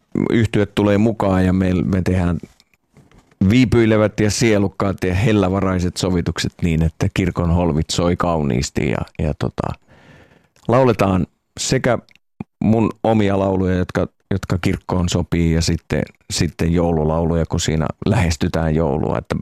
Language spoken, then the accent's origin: Finnish; Ylistaro, South Ostrobothnia, Finland; mun rakkaan kotikyläni Ylistaron kirkkoon